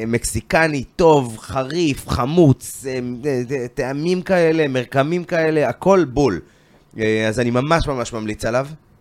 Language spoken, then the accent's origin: Hebrew; Holon, Tel Aviv District, Israel; אני כשגדלתי בחולון, היינו יושבים